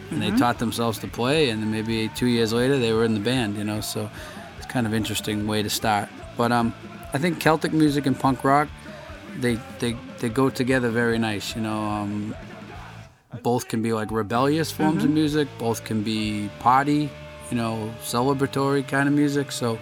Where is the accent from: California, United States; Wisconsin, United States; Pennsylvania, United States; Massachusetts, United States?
Massachusetts, United States; Boston; we're from Boston, Massachusetts, and, you know, I think like Irish music was very prevalent in my upbringing